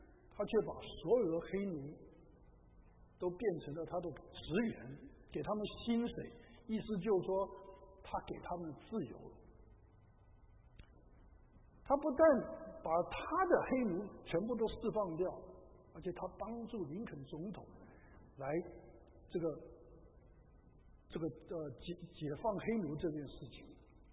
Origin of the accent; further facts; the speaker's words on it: Taiwan; 我是从台湾来的，所以对台湾的新闻也很关心啊